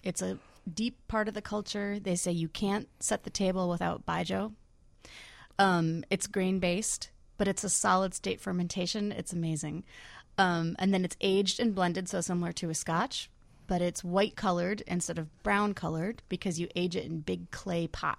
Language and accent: English; Michigan, United States; But I'm from Michigan, so I'm here celebrating the 4th of July with my family.